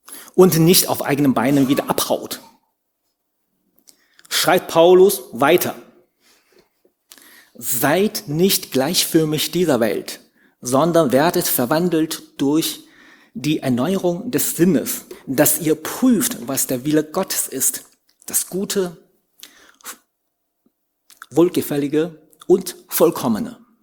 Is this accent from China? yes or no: yes; China; German is a second language; Mir war unbewusst, weil das war mein Dialekt. Das ist alles, alle Leute in meiner Umgebung damals, als in China war, sprechen so.